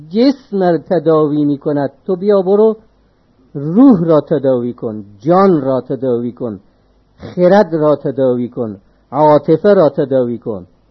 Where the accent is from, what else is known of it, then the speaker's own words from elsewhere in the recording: Afghanistan; من به عنوان یک افغانی خجالت بکشم